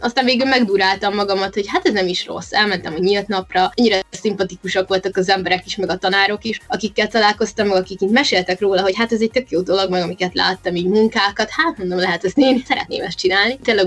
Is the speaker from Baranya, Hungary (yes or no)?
yes; Pécs, Baranya, Hungary; Pécsi vagyok, ide jártam gimnáziumba, általánosba, óvodába, nagyjából mindent itt csináltam.